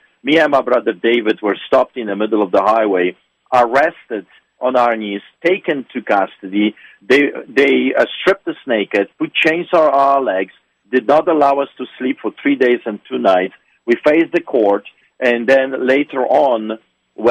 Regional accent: Poland; just like I saw growing up in Poland under the boots of the Soviets.

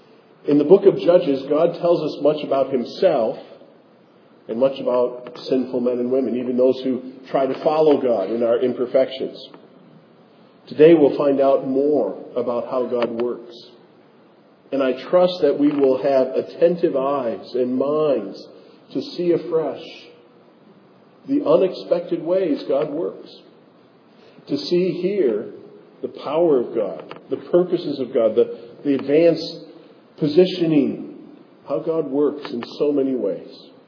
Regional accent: Wisconsin, United States; when my family was growing up in Wisconsin, when we went on vacation, which direction did we go? North.

